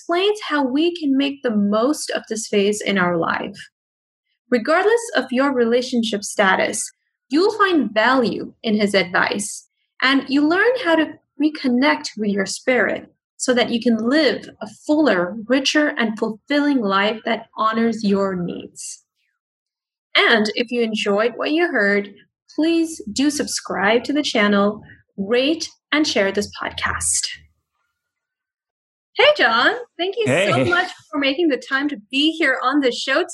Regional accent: Dubai, United Arab Emirates; I grew up in Dubai, and we have sunshine all the time. We rarely get rain.

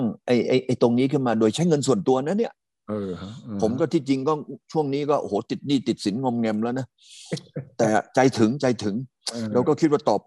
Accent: Hsinchu, Taiwan; ผมเนี่ยไปโตที่ซินจูนะ

